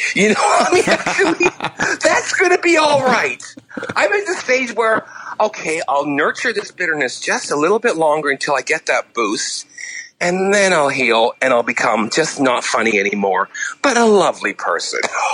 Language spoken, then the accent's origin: English; Canada; now in United States; I think being a Canadian right now in the United States is a very, especially in comedy, or any outsider, it's a very special place to be right now